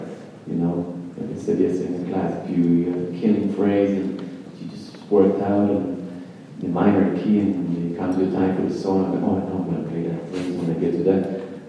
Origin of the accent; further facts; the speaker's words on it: Tel Aviv, Tel Aviv District, Israel; since I grew up in Tel Aviv